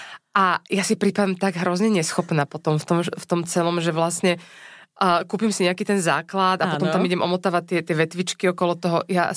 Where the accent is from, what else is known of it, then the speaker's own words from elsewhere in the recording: Prešov, Prešov Region, Slovakia; A my sme obaja Prešovčania s môjim mužom.